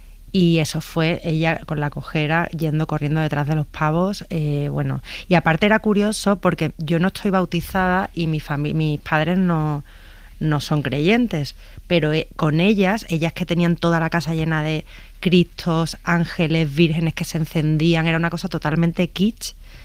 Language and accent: Spanish; Seville, Andalusia, Spain; born there; es porque yo nací en la Macarena, en Sevilla